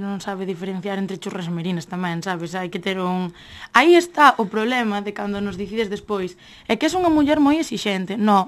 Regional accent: Fene, Galicia, Spain; Somos de Fene. Esta vila veunos nacer, medrar e convertirmonos nas mulleres que somos hoxendía.

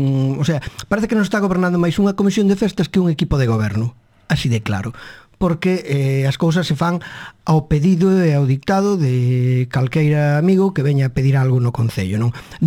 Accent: Perlío, Galicia, Spain; also born or lived in Caldas de Reis; meus pais viñeron a vivir a Perlío, alá polos anos 50, non? Eu nacín, a pesar diso, nacín en Caldas de Reis. Pero aos poucos días, pois, bueno, xa estaba en Perlío, non?

